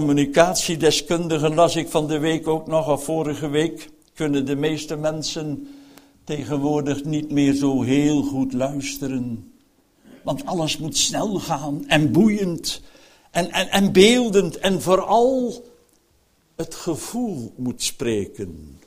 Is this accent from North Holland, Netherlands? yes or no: no; Friesland, Netherlands; Nou, dan ben ik een Fries in principe